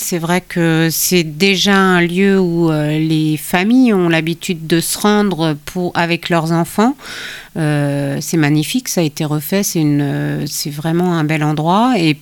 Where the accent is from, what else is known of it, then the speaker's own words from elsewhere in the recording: Rennes, Brittany, France; Enfin, moi, je suis rennaise pure souche.